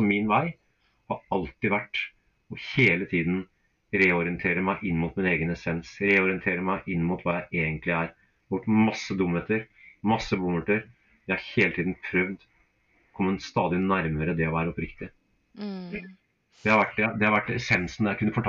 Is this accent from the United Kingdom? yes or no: no; Bangladesh; also born or lived in India; now in Norway; Jeg vokste opp som prest og misjonærsønn, så jeg vokste opp i bussen i Bangladesh og India, kom tilbake til Norge som en liten villgutt, rett og slett